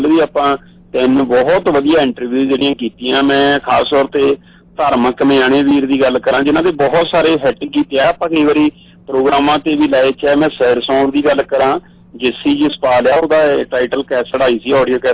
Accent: Punjab, India; ਕਿਉਂਕਿ ਮੈਂ ਪੰਜਾਬ ਤੋਂ ਆਵਾਂ

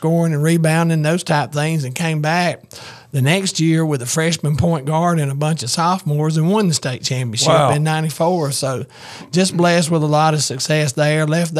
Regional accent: Attalla, Alabama, United States; Now, I was born and raised in Atala, Alabama, about an hour and a half north of here, and played high school ball at Etowah High School

